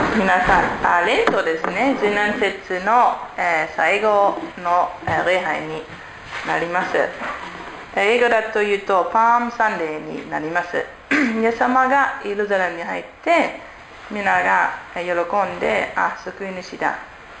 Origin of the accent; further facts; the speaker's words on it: Germany; Japanese is a second language; now in Japan; ドイツから来ましたジャーマンアライアンスミッションの宣教師です。13年前初めて日本に来ました。